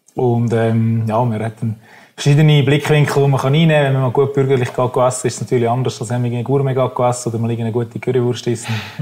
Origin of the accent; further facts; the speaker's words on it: Winterthur, Zurich, Switzerland; also born or lived in Bern; ich bin knapp über 30, komme aus Winterthur. Ursprünglich in Bern auf die Welt gekommen, aber nachher habe ich die ganze Jugend zu Winterthur verbracht.